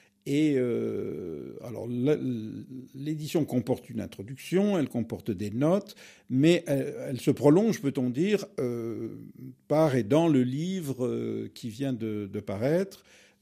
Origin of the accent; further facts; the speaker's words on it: Paris, Île-de-France, France; born there; Je suis né à Paris, j'ai 81 ans, j'ai été professeur de philosophie.